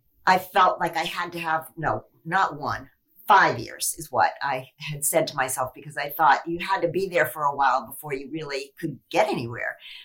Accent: Knoxville, Tennessee, United States; moved away as an adult; I grew up in Knoxville, Tennessee. And I'm like, at 20, I went to New York to become a professional dancer.

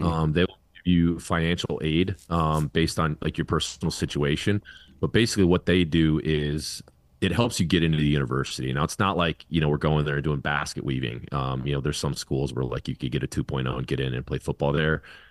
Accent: Valparaiso, Indiana, United States; now in Virginia Beach, United States; I grew up in Northwest Indiana, a town called Valpo.

